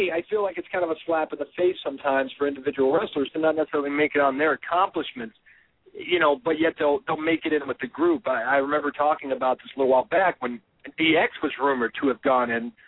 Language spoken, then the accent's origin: English; the South, United States; But, you know, I'm from the South. I guess I just don't relate too much.